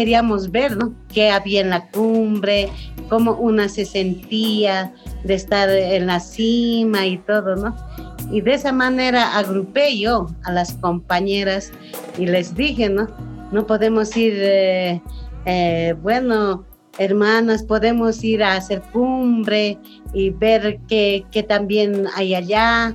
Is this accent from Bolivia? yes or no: yes; Bolivia; Bolivia. Y entonces nosotras ya éramos conocidas pues internacionalmente, pero no nacionalmente como en mi país.